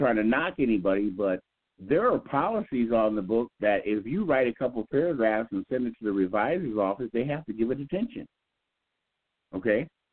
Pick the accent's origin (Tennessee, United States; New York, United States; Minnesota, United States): Minnesota, United States; St. Paul; now in Minneapolis, United States; See, Jonathan, I was born in St. Paul and raised in St. Paul to 71, then moved to Minneapolis.